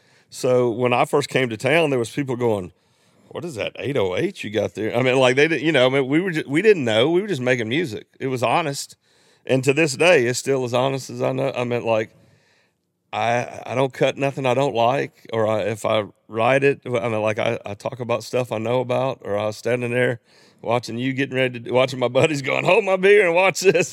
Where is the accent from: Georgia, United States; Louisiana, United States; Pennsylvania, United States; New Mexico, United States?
Georgia, United States; Athens; But then I grew up there in Athens, and … lived right outside of Athens.